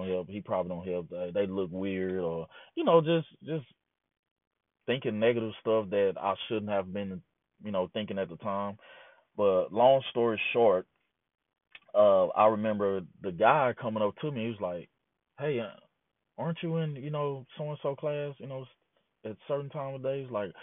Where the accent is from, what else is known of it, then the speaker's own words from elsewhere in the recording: Marlin, Texas, United States; Later on in my journey in life, in my hometown of Marlin